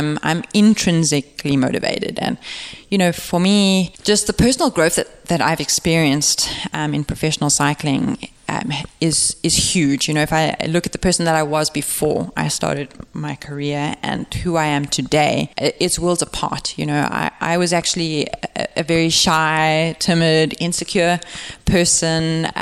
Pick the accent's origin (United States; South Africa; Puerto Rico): South Africa; growing up in South Africa where the year runs January to December and I'm born in December